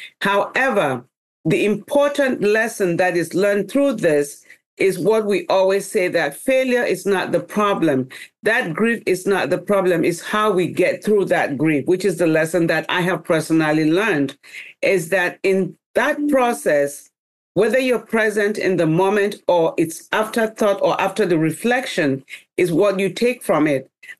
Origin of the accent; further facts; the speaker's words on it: Cameroon; also born or lived in Canada; now in United States; there was a story that actually took me out of Cameroon. Growing up in Cameroon, you know, as you can tell from the book, I was really daddy's little girl. And growing in Cameroon, I always wanted to be a teacher like my father.